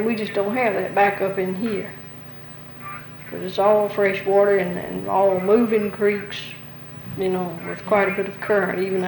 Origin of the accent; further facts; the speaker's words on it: United States; We grew up in the Smokies, but you don't get to talk to anybody that knows anything about the mountains.